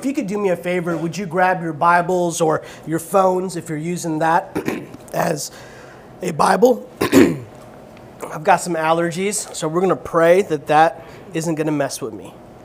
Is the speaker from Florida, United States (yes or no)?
no; Chicago, Illinois, United States; So my parents immigrated from India. We landed in Chicago. I would argue the greatest city in the United States.